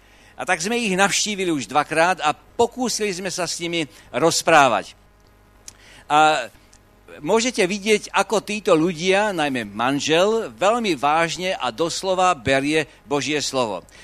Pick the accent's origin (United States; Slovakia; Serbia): Serbia; Vojvodina; pomaly 10% alebo aj viacej 12% návštevníkov sme z Dolnej Zeme.